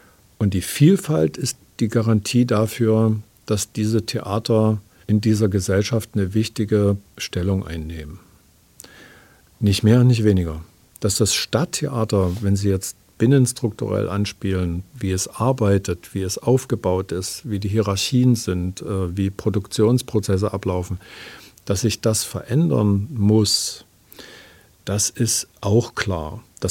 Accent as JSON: {"language": "German", "town": "Dresden", "region": "Saxony", "country": "Germany", "tie": "born there", "said": "Also ich war ja in Dresden und ich bin auch in Dresden geboren."}